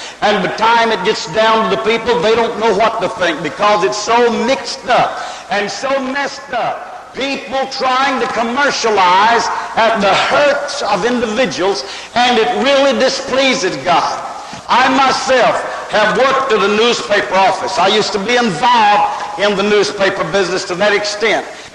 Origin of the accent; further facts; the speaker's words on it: United States; I'm from the United States.